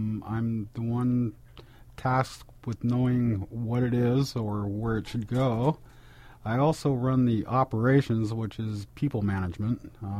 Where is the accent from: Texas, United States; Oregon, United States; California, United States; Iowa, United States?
Oregon, United States; Salem; also born or lived in Roseburg; I'm a homegrown Oregonian. I was born in Roseburg, grew up in Salem. I'm dyed blue Salemite.